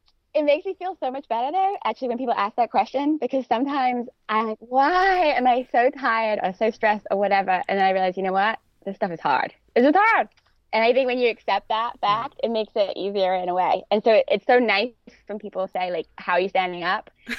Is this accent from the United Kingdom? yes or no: yes; London, United Kingdom; growing up in North London with not a big family.